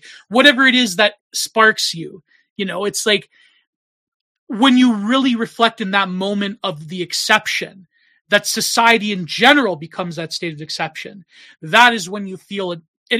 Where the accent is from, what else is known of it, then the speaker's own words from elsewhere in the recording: Canada; especially being a Canadian, I was treated like a second.